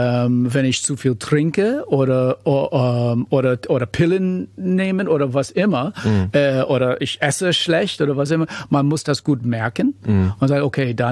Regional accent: United States; German is a second language; now in Berlin, Germany; Ich bin Amerikaner, ich wohne hier in Berlin

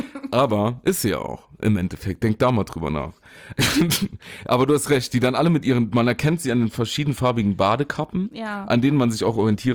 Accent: Saarland, Germany; den da kann man sagen als Saarländer, Gummodor

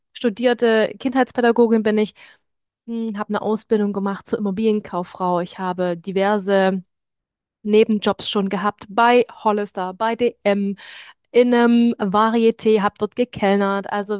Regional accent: Leipzig, Saxony, Germany; now in Stuttgart, Germany; Ich komme eigentlich aus Leipzig, bin dort geboren und auch unsere Familien wohnen tatsächlich noch dort. Und wir pendeln quasi immer zwischen Leipzig und Stuttgart, da wo wir jetzt aktuell wohnen.

